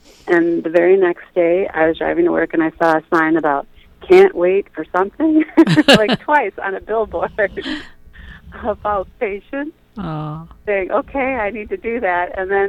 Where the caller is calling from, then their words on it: Pennsylvania, United States; Philadelphia suburb.